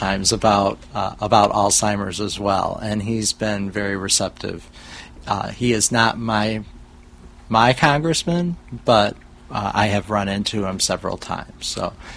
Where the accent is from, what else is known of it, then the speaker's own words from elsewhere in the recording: Dearborn Heights, Michigan, United States; my roots are in Dearborn Heights. I grew up in Dearborn Heights on the south side.